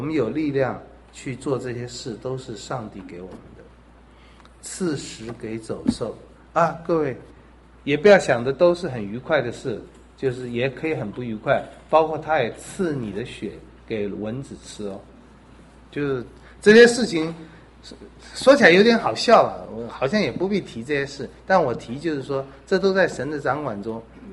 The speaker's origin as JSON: {"language": "Chinese", "country": "China"}